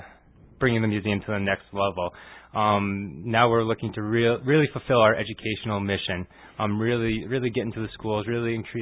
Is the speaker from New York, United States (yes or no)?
yes; Indian Lake, New York, United States; I grew up in the Adirondacks, small town called Indian Lake, New York.